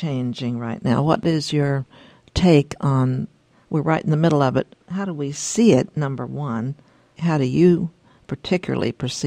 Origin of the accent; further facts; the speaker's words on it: Arkansas, United States; born there; I was born in Arkansas